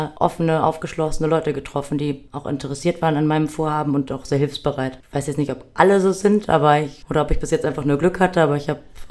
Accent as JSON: {"language": "German", "region": "Hamburg", "country": "Germany", "said": "ich komme aus Hamburg. Das ist mein Friesisch bis jetzt. Ja, ich studiere in Bremen"}